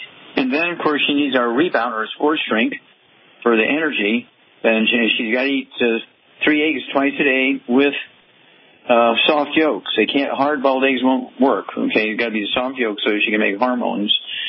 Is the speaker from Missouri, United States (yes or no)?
yes; Missouri, United States; let's go to Missouri, my home state